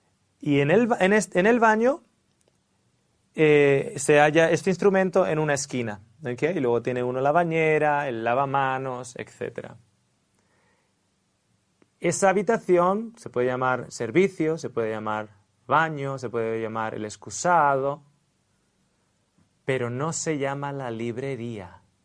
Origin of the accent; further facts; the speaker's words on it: Australia; Spanish is a second language; now in Spain; Claro, yo vengo de Australia y en Australia esto se llama el toilet.